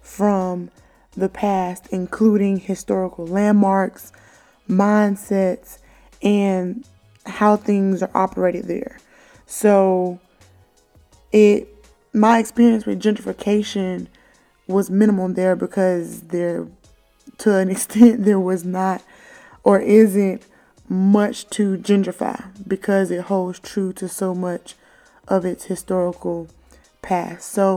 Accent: Camden, South Carolina, United States; I am from Camden, South Carolina, and I experienced gentrification on a very small scale

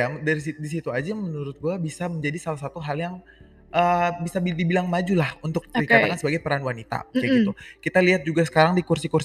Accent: Eastern Indonesia, Indonesia; Soalnya gue ini berasal dari salah satu daerah di daerah timur Indonesia

